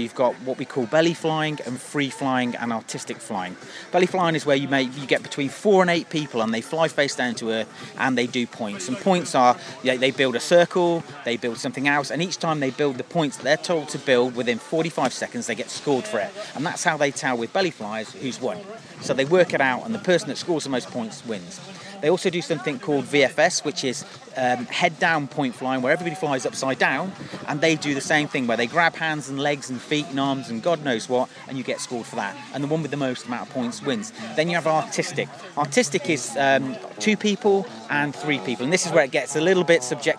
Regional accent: Milton Keynes, South East England, United Kingdom; I'm from Milton Keynes

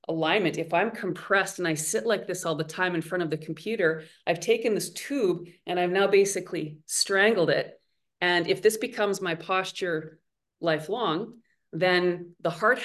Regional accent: Winnipeg, Manitoba, Canada; I live in Winnipeg. It can get to be minus 35 in the winter Celsius. Again, I'm Canadian. So it can get very cold.

